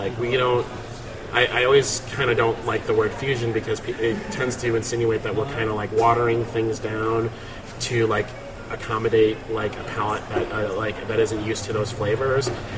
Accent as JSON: {"language": "English", "region": "Midwest", "country": "United States", "tie": "born or raised there", "said": "I'm Filipino, but I'm also from the Midwest. And I grew up with, you know, Philippine food, but I also grew up with, like, Midwestern, you know, diners"}